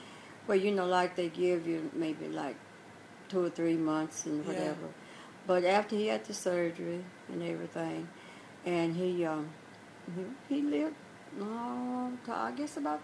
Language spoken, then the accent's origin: English; Milton, Tennessee, United States; It was good. We grew up in Milton, mm-hmm. because that's why we was born and raised in Milton, mm-hmm. and we had a good life.